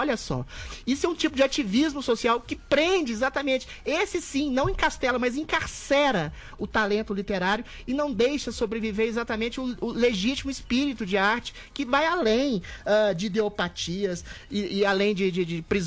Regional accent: Belo Horizonte, Minas Gerais, Brazil; lá em Belo Horizonte, na minha cidade natal.

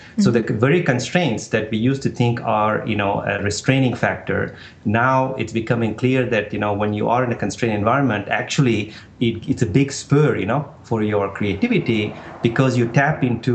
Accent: India; I grew up in India in the 70s

